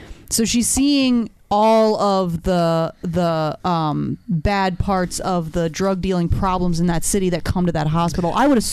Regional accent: Baltimore, Maryland, United States; This is something that touches us all personally, and especially growing up in Baltimore.

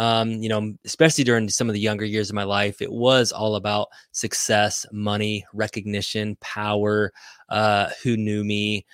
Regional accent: Indiana, United States; And so I grew up here in Indiana. My parents were both teachers.

